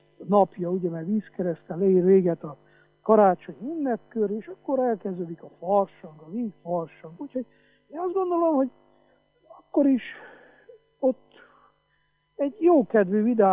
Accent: Transylvania, Romania; én, mint székely ember, büszke örömmel gondolok ezekre az eseményekre.

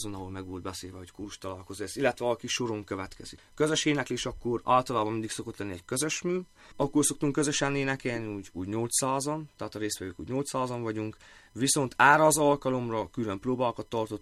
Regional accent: Csíkdelne, Harghita, Romania; Csíkdelne, ami amúgy a szülőfalum is.

